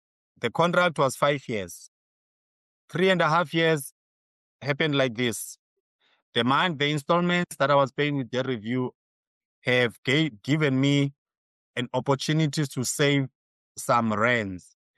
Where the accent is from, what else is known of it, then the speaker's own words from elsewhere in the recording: Port Elizabeth, Eastern Cape, South Africa; I am from PE, Port Elizabeth. I'm not from Jerusalem. No, I'm from PE. So guys, PE is in South Africa.